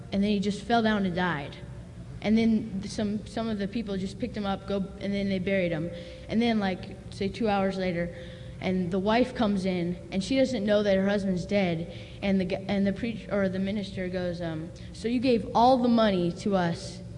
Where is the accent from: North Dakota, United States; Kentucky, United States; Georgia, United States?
Georgia, United States; I'm from Georgia.